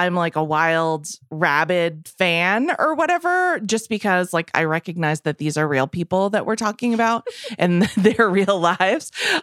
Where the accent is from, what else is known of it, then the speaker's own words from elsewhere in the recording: Massachusetts, United States; Yeah, I root for Ben. I feel like, you know, because we're both from Massachusetts